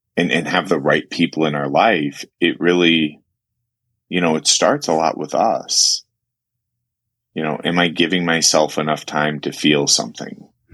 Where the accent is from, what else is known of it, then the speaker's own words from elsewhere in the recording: Illinois, United States; I grew up in Illinois, so I always attributed a lot of like scary emotions to big thunderstorms.